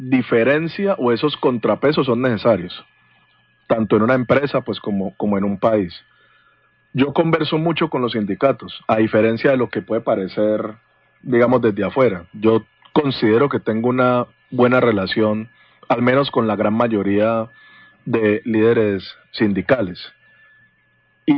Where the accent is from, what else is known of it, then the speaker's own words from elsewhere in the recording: Cali, Valle del Cauca, Colombia; Yo siempre soñé con regresar a mi ciudad. Yo nací aquí en Cali, amo a Cali.